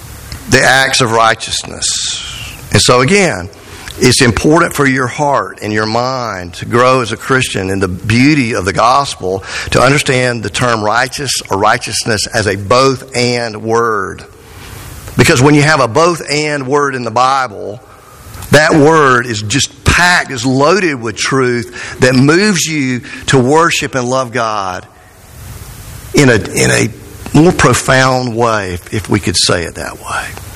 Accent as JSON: {"language": "English", "country": "United States", "said": "being the American pastor I am"}